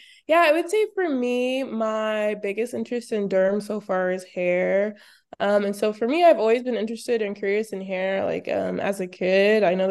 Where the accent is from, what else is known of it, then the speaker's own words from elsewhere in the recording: Oklahoma, United States; I was born and raised in Oklahoma. And then I went to med school as well as undergrad at UMKC in Kansas City.